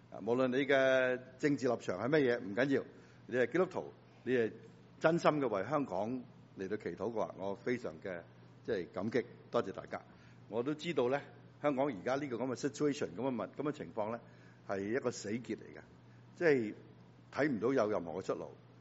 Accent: China; 福气呢，是我们中国人从来都不会抗拒

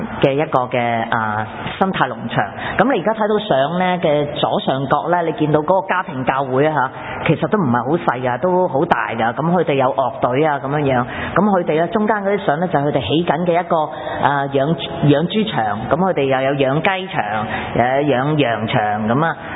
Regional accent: China; 點解我係一個中國人，

